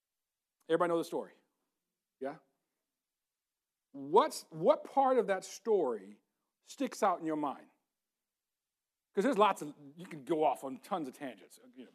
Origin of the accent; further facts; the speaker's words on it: Germany; Well, I grew up in Germany.